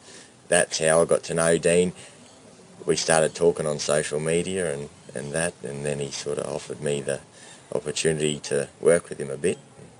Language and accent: English; Australia; But I like to sort of cover the broad sort of aspect of being an Australian.